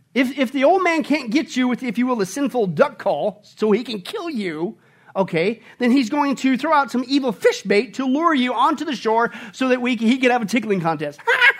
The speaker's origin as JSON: {"language": "English", "region": "Kansas", "country": "United States", "tie": "born or raised there", "said": "And I remember growing up in Kansas, because apparently this is what you do in Kansas."}